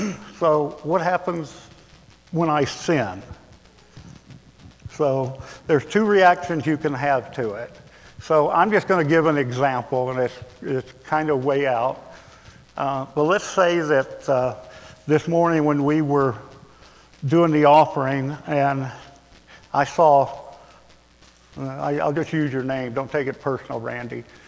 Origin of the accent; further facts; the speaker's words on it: Alabama, United States; because I guess I'm from Alabama, so I'm a little simple.